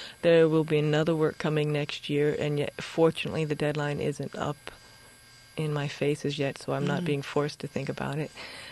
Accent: Hershey, Pennsylvania, United States; also born or lived in Florida; now in New York, United States; Originally, Florida and Pennsylvania, Hershey, Pennsylvania.

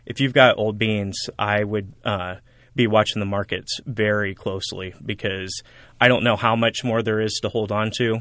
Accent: Fairmount, Illinois, United States; I grew up in Fairmount, Illinois, just east of Champaign, on a corn and soybean farm.

